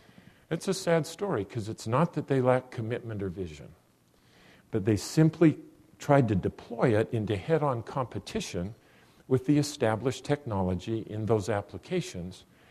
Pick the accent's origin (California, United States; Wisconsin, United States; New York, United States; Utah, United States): Utah, United States; Salt Lake City; My brother and I, we grew up in Salt Lake City.